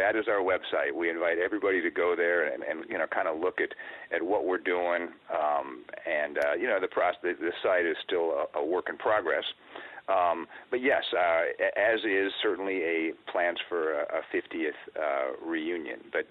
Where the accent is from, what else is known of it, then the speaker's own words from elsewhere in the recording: Wisconsin, United States; I grew up in Wisconsin, and one thing we just treasured there was the Green Bay Packers